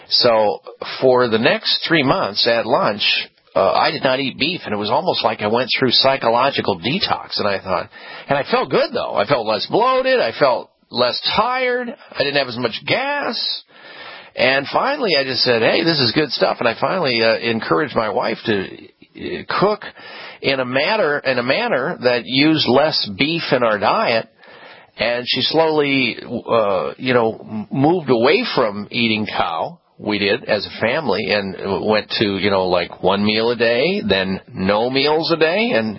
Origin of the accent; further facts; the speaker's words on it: Iowa, United States; moved away as an adult; Growing up in the Midwest, folks, you have beef about three times a day. And I did for like 21 years until I left the state of Iowa and moved away.